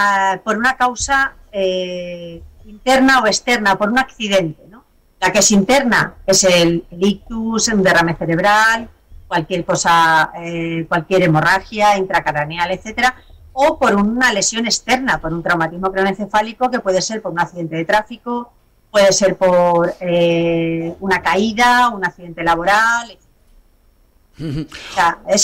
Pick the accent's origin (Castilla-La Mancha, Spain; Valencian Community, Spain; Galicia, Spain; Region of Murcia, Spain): Castilla-La Mancha, Spain; Puertollano; Criada en Puerto Llano, que tenemos ahí una mezcla extremeña, cordobesa, nos sale a veces el acento...